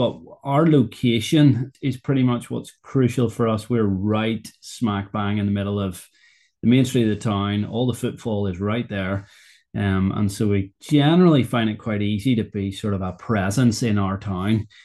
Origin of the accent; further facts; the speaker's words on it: Whitehead, Northern Ireland, United Kingdom; now in Holywood, United Kingdom; I'm from Whitehead, but I am based in Hollywood here.